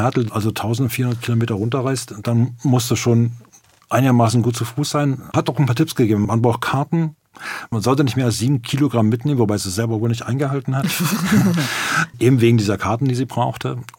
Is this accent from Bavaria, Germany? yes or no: no; Berlin, Germany; weil ich bin halt in Berlin aufgewachsen, die Mauer stand für mich halt in Berlin